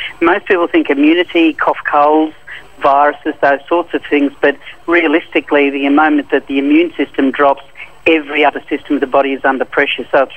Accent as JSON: {"language": "English", "town": "Melbourne", "region": "Victoria", "country": "Australia", "said": "I'm in Sydney at the moment, I come from Melbourne."}